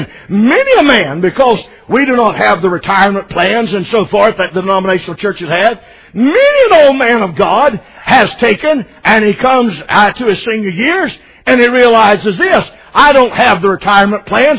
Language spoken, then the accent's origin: English; Macon, Georgia, United States; He found out I was from Macon, Georgia, and he was all excited because it was the home